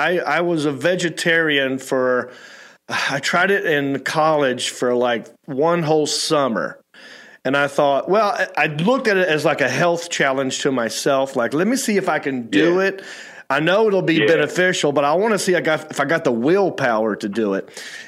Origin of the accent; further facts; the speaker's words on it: Hickory, North Carolina, United States; But I grew up in Hickory. There's no comedy club, especially when I was growing up in Hickory.